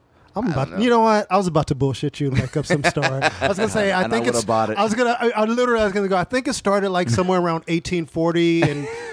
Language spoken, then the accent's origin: English; Carson, California, United States; Yes, that's where I'm from, born and raised.